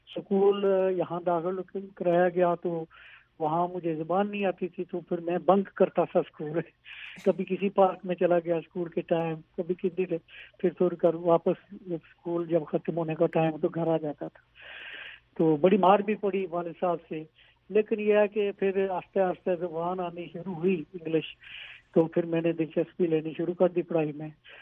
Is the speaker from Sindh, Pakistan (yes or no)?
no; Mirpur, Azad Kashmir, Pakistan; میری پیدائش پرانا میرپور شہر جو بنگلہ ڈیم کے پانی کے نیچے ہے, وہاں کے نزدیک ہی ایک چھوٹا سا گاؤں تھا کولڈ نلوئی, وہاں کی پیدائش ہے.